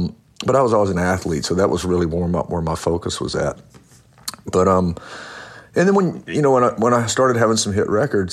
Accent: Louisiana, United States; I grew up in Louisiana, remember, and sort of, you know, in a rural community, and which was, it was a beautiful and great community.

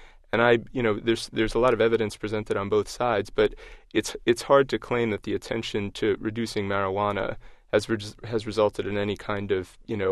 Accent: New York, United States; I remember growing up in New York in the late 1980s and stepping on crack vials in the schoolyard

